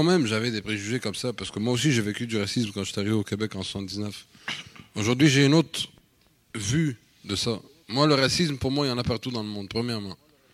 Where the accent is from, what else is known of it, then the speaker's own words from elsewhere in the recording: Lebanon; Moi-même, qui est d'origine libanaise, je le prends pas, parce que le racisme, il y en a partout. Il y en a même chez nous, au Liban.